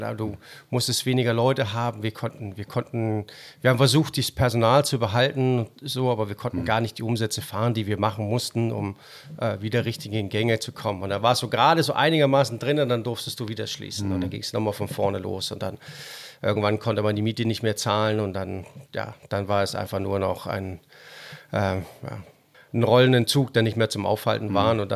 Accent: Denmark; Naja, ich bin ja Däne und liebe das, und in Skandinavien unterwegs zu sein.

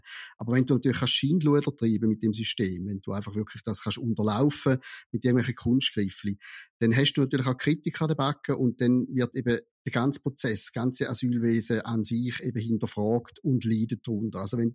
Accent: Switzerland; als Schweizer

